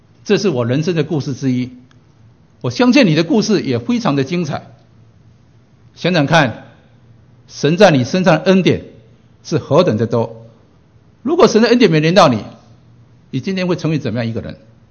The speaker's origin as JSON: {"language": "Chinese", "country": "China", "tie": "born there", "said": "我自己出生在中国，1962年，那时我正在读小学六年级。"}